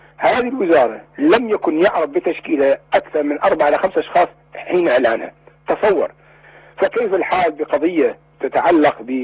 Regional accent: Iraq; وهكذا مصيرنا كعراقيين حقيقة، نحن في مصير مؤلم ومحزن

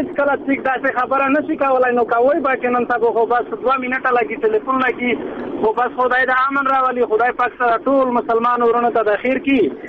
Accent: Maizar, Khyber Pakhtunkhwa, Pakistan; یاره زه خو د شمالي وزیرستان یم.

